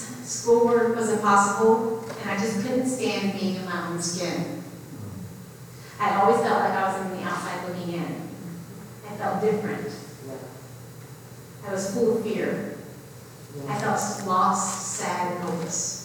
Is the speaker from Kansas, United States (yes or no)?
no; Plattsburgh, New York, United States; born there; I was born on June 2nd, 1978, on Plattsburgh Air Force Base in Plattsburgh, New York